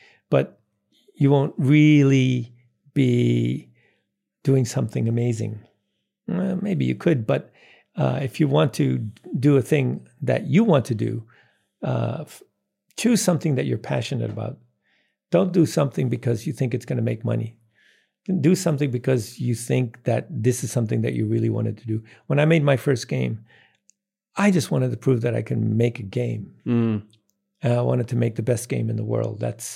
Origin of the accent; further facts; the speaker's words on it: Netherlands; English is a second language; I'm originally from the Netherlands.